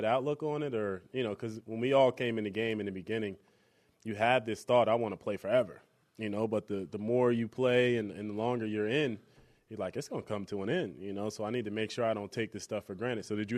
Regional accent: New Jersey, United States; now in Buffalo, United States; You know, and I'm from New Jersey, right?

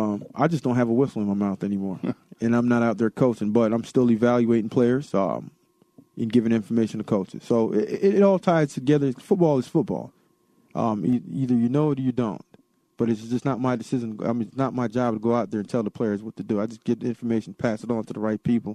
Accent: Silver Spring, Maryland, United States; You know what? I'm from Silver Spring, Maryland.

